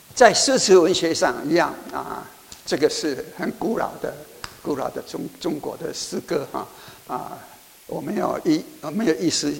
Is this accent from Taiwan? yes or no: yes; Taiwan; 我是台湾来的，所以我们是初三。